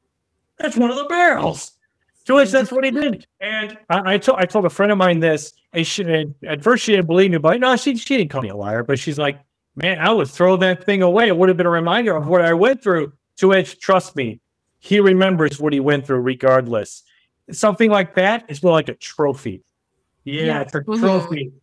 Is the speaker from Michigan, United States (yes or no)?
yes; Michigan, United States; Now, I'm from Michigan and we got the Great Lakes.